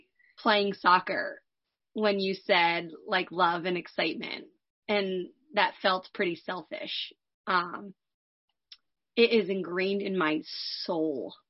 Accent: New Jersey, United States; I'm from New Jersey.

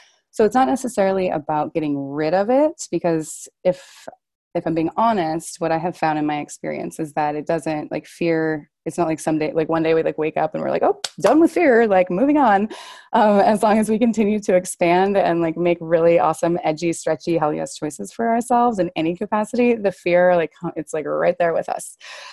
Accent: Sandpoint, Idaho, United States; I am back in my hometown, Sandpoint, Idaho.

